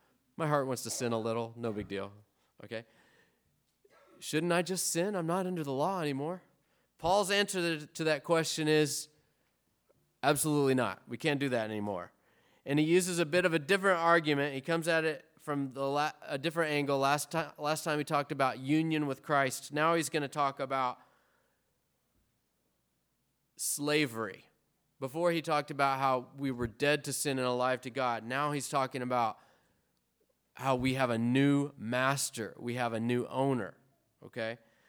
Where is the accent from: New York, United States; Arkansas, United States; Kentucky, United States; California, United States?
Arkansas, United States; growing up in Arkansas, I like to listen to the country radio station.